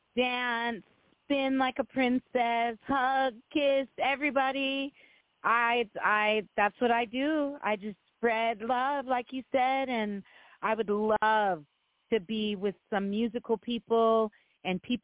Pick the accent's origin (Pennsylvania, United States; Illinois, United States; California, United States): California, United States; born there; She's from the area where I was born in California.